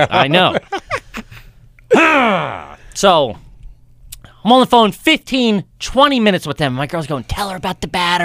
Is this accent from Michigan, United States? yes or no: no; New York, United States; You know I'm from New York.